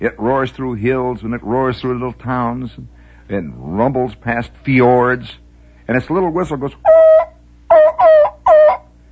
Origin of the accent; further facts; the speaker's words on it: Indiana, United States; And, of course, I'm from the Midwest, and it was just country.